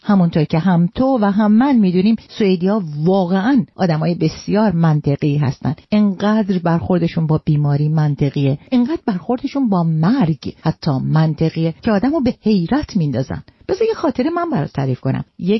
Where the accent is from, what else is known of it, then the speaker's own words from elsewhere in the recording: Iran; به عنوان یه ایرانی